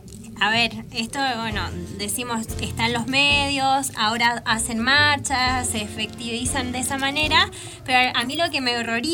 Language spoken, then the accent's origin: Spanish; Chile; para quienes no saben, yo soy de Chile